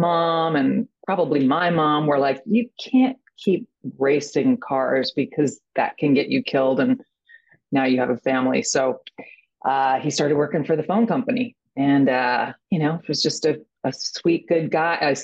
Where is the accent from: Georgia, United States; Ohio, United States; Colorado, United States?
Georgia, United States; Atlanta; born there; I was born in Atlanta.